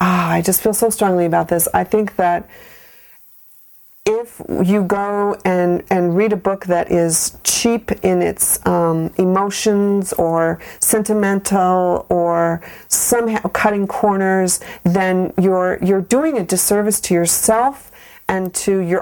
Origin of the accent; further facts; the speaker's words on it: Maine, United States; now in New York, United States; I've lived in New York now for 25 years, but I grew up in Maine, and I came from one side of my family came from 10 generations, the other side came from 12 generations.